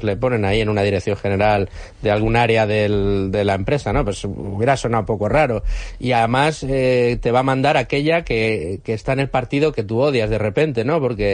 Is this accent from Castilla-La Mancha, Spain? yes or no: no; Madrid, Community of Madrid, Spain; como madrileño